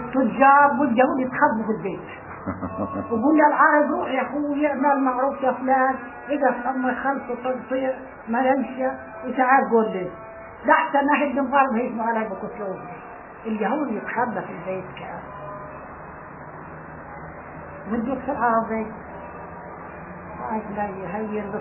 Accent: Palestine; مش حتذكر إحنا فلسطيني

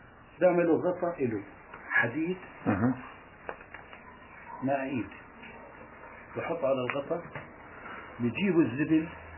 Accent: Gaza, Gaza Strip, Palestine; عندنا احنا المشهور عندنا في غزه في الشرز يريد الرز يساوي لنا ارقاق زي الطابون

